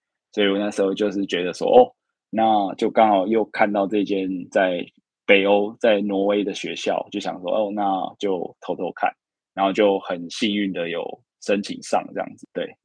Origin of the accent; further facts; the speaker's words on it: Taipei, Taiwan; 我是台北人，然后我就跑到云林的一家建筑师事务所工作这样子